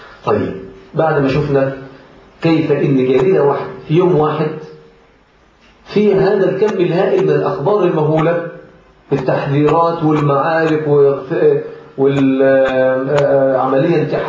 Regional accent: Egypt; عندنا في مصر

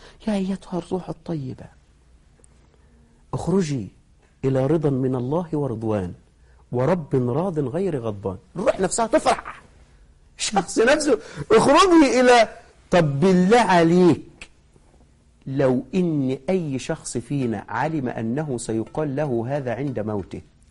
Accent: Egypt; للأسف كثير من المقابر عندنا في مصر ليست على السنة

